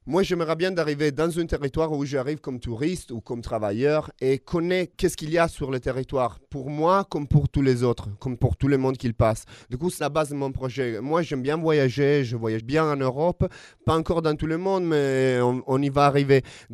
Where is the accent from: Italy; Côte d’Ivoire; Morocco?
Italy; Cuneo, Piedmont; Voilà le projet que je suis en train de développer chez moi à Cuneo, sur l'autre côté des Alpes.